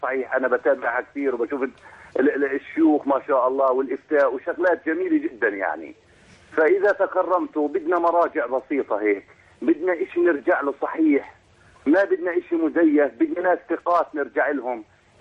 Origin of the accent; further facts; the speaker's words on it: Palestine; now in Jordan; أنا فلسطيني من اللاجئين في الأردن.